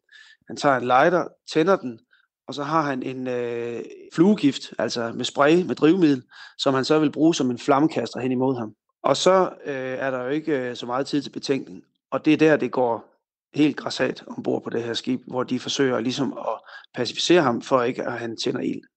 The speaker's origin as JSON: {"language": "Danish", "region": "Jutland", "country": "Denmark", "said": "Nu er jeg selv jyde"}